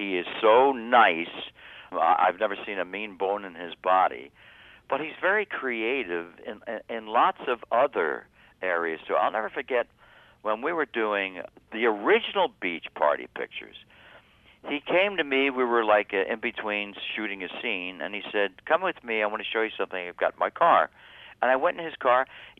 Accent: Philadelphia, Pennsylvania, United States; the reason why I got on that show is because I was from Philly

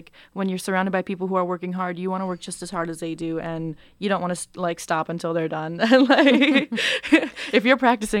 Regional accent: North Dakota, United States; I am from North Dakota, so I went to a jazz camp up there

